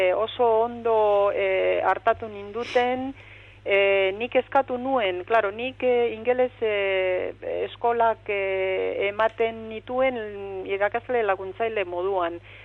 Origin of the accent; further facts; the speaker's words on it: Romania; now in Spain; ni Errumaniakoa naiz, hor jaio naiz eta Errumaniarra sentitzen naiz, baina 16 urte daramatzat hemen, eta egia zan hemengoa ere sentitzen naiz, hemen bizi naiz